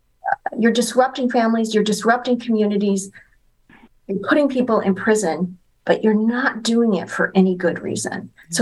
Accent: Michigan, United States; You know, I was frankly shocked, and I'm from Michigan, so I'll fully confess this.

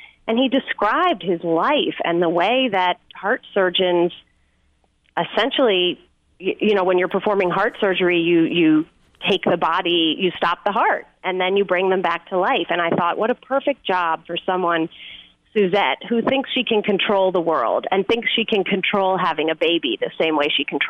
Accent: New York, United States; now in Austin, United States; No, I'm not from Austin. I'm from New York.

